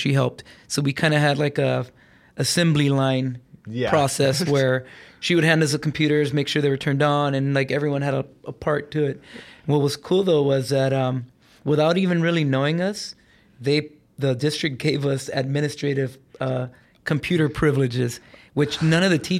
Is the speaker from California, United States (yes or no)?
yes; Compton, California, United States; I went to elementary and middle school. I grew up in Compton.